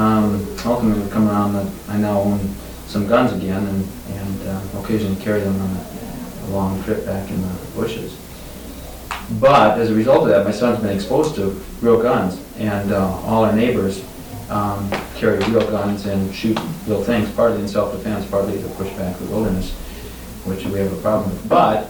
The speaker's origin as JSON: {"language": "English", "region": "Midwest", "country": "United States", "tie": "born or raised there", "lives_now": "Alaska, United States", "said": "I grew up in the Midwest hunting, and it was as much a social event as anything, hunting with my father and my brother."}